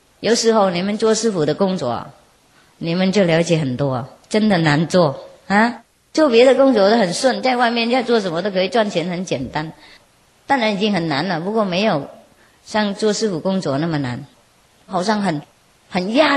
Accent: China; 像我们中国人讲一样，修身齐家治国平天下。

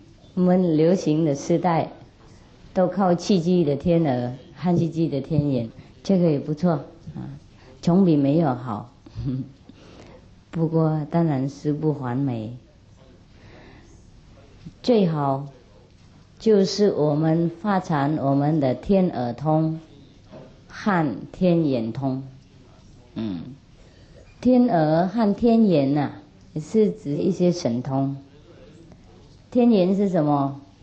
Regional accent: China; 那我们中国人5000年的文化不晓得混到哪里去了。

